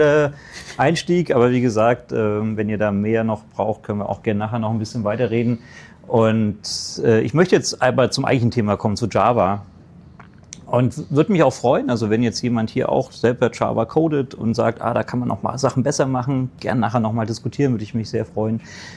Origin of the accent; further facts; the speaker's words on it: Darmstadt, Hesse, Germany; Ich komme aus Darmstadt, bin das erste Mal hier